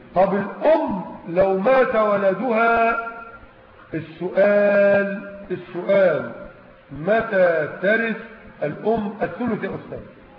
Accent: Egypt; لكن المحاكم عندنا في مصر

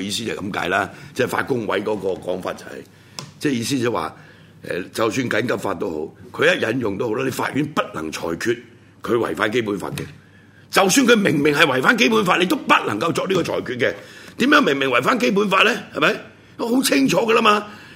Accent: Hong Kong; 即係我哋香港人擁有嘅呢、這個即係基本政治權利或者基本嘅人身自由權利

